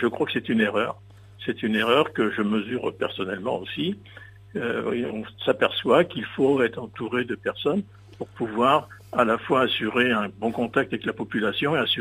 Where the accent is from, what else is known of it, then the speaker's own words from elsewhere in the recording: Île-de-France, France; je suis originaire du sud de Fontainebleau, vous voyez, en lisière de la forêt.